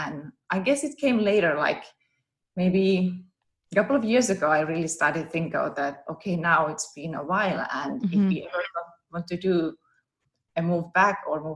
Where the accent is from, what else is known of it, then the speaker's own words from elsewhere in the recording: Finland; moved away as an adult; now in California, United States; We've been out here for, this is our 9th year. So I come from Finland and studied to become a teacher